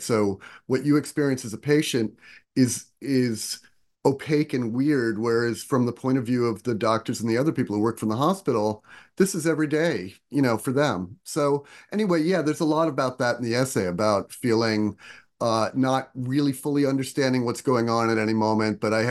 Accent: New York, United States; I am a New Yorker. We ride the subway.

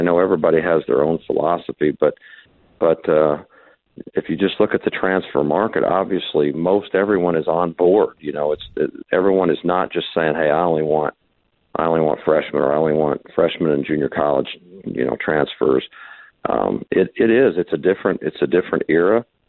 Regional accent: Kansas, United States; We, you know, he grew up in Kansas, and I'm from Kansas, and our associate head coach is from Kansas.

